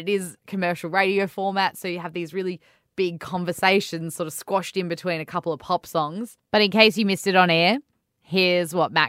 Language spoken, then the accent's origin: English; Perth, Western Australia, Australia; I grew up in Perth